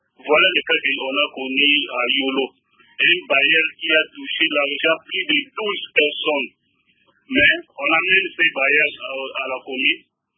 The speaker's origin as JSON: {"language": "French", "country": "DR Congo", "said": "Pour cela, je voudrais te dire que non, ici chez nous au Congo, il y a un problème de rééducation."}